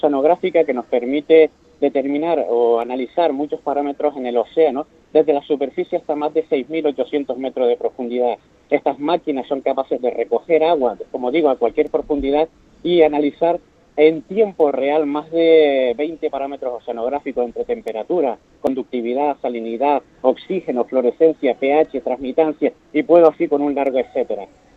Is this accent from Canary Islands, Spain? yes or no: yes; Canary Islands, Spain; como canarios también que somos